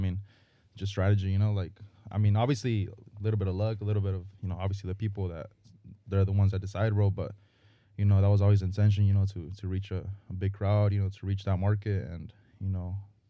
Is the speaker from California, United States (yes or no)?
yes; Salinas, California, United States; From Salinas, California.